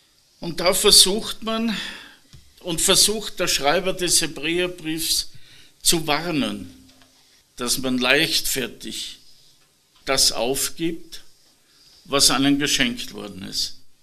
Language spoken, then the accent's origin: German; Steyr, Upper Austria, Austria; ich komme aus Steyr, bin seit mehr als 30 Jahren in der Gemeinde